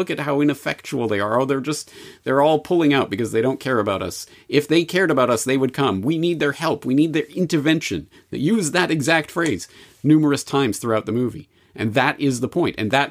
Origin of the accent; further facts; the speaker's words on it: Canada; For me, speaking as a Canadian who, as I say, very much grew up on the story